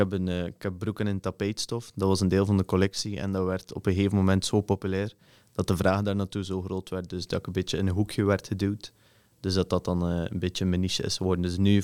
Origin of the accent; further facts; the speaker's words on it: Bruges, West Flanders, Belgium; born there; Dat ik geboren ben in Brugge